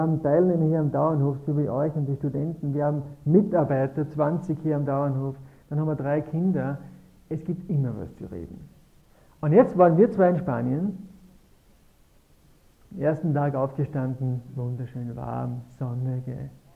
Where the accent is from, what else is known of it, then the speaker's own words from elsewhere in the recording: Ramsau, Styria, Austria; Wir sind beide hier geboren. Ich bin im Haus geboren, wo ich wohne. Die Hannelore 10 Minuten daneben in so einem Talbauernhof aufgewachsen. Ich kenne fast alle Leute hier. In der Ramsau kenne ich alle Leute. Da gibt es nur 2000.